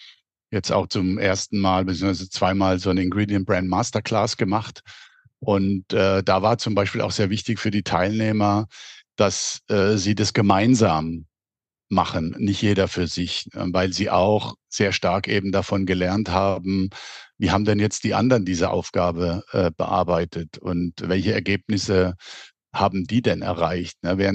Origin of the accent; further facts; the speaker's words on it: Germany; Ich bin ja in Baden aufgewachsen, in Südhessen.